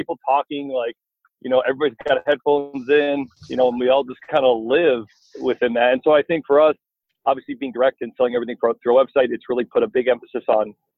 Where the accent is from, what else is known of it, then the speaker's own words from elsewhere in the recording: Iowa, United States; I was born and raised in Iowa, lived in Iowa my whole life.